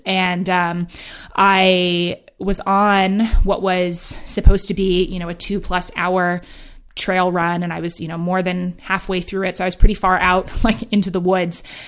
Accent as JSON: {"language": "English", "town": "Manhattan", "region": "New York", "country": "United States", "tie": "born or raised there", "also_born_or_lived": "London, United Kingdom", "said": "I grew up in Manhattan and in London, had never, you know, being outdoors, being in nature is not something that my parents ever cared about or valued."}